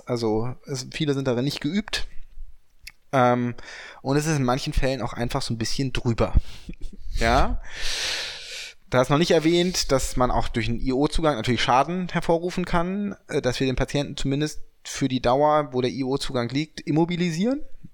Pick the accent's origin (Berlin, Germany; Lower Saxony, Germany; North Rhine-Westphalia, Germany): Lower Saxony, Germany; Hanover; Wir kommen aus Hannover, 96 ist gestern abgestiegen.